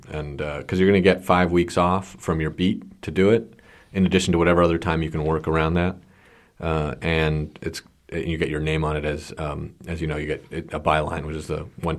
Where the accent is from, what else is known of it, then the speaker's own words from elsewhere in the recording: Palo Alto, California, United States; because I'm from Silicon Valley, raised in Palo Alto, not born there.